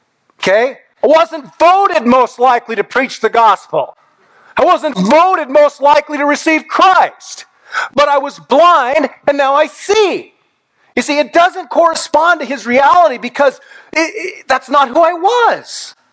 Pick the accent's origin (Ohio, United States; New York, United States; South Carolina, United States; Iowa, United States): Iowa, United States; Newton; And I said I was from Newton, Iowa.